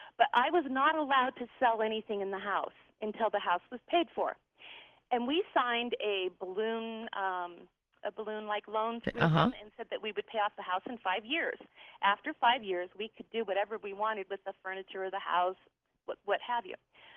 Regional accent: Colorado, United States; I'm actually from Colorado, and I'd come out on vacation

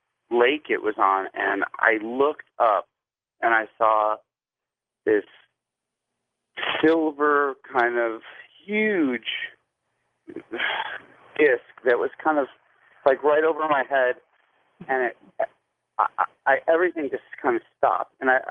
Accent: Chicago, Illinois, United States; I'm 39 now, and I grew up in Chicago, and I went away to summer camp in Waupaca, Wisconsin, when I was 12 in 1984.

